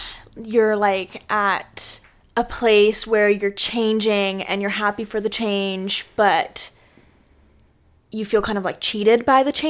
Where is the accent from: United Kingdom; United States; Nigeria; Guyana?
United Kingdom; England; I was born and raised in England, and so a huge thing that I always wanted to do after I graduated high school, which I never ended up doing, was moving back there for a little bit.